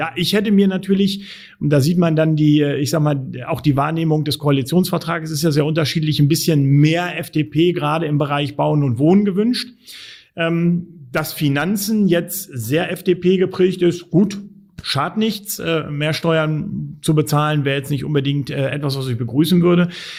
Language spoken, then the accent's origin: German; Lower Saxony, Germany; Als Niedersachse um die Ecke.